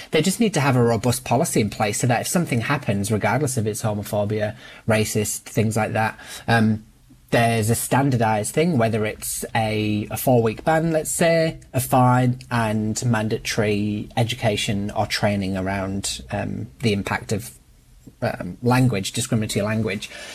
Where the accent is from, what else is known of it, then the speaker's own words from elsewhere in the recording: United Kingdom; so I'm British by background